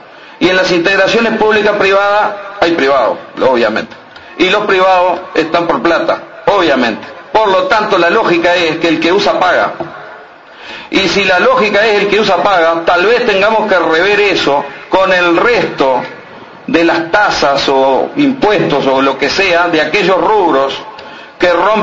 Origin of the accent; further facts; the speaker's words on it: Montevideo, Uruguay; yo soy de Montevideo. Fui a la escuela 88 en Garibaldi, Montecasero. Fui al liceo 8. Mi padre era dentista